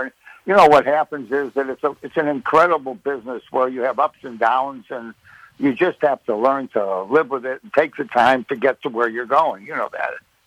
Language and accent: English; Chicago, Illinois, United States; I grew up in Chicago.